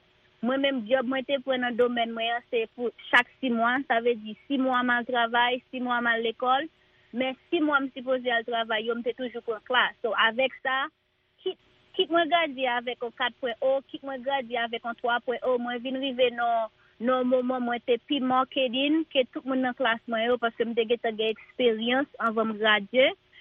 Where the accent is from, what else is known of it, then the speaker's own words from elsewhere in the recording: Haiti; ça m'a fait Haïti, je viens de Haïti.